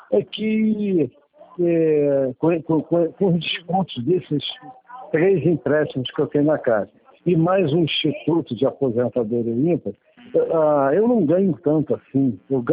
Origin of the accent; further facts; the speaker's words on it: Rio de Janeiro, Brazil; Eu sou do Rio, eu moro e trabalho aqui, mas eu sou do Rio.